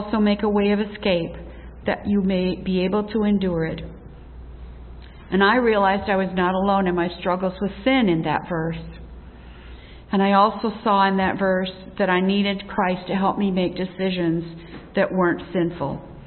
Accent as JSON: {"language": "English", "town": "Dysart", "region": "Iowa", "country": "United States", "tie": "born or raised there", "said": "I grew up here in Dysart in a home where we went to church every Sunday."}